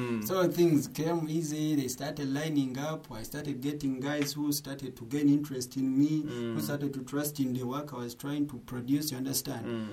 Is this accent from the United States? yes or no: no; Sudan; from when I come from Sudan to this one